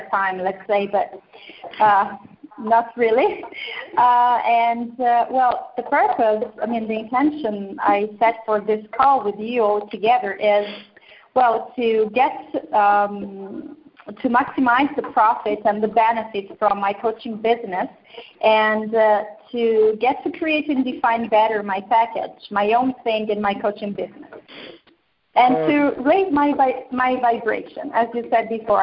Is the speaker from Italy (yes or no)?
yes; Italy; English is a second language; and I am from Italy.